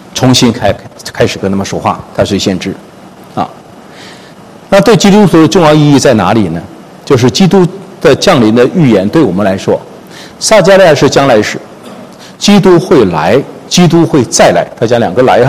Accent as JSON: {"language": "Chinese", "country": "China", "said": "我们中国人叫做你这个要有教训哈，你一个沟里不能掉两次哈"}